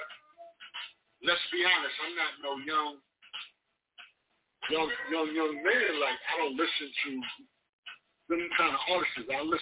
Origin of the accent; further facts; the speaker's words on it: Brooklyn, New York, United States; I'm from Flatbush, so.